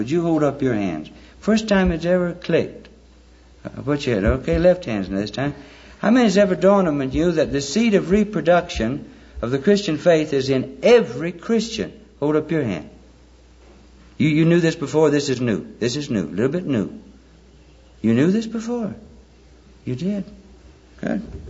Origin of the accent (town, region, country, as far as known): Alabama, United States; born or raised there